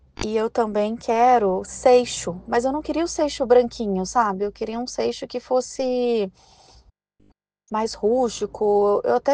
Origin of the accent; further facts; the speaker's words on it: Bragança Paulista, São Paulo, Brazil; E eu sou de Bragança Paulista.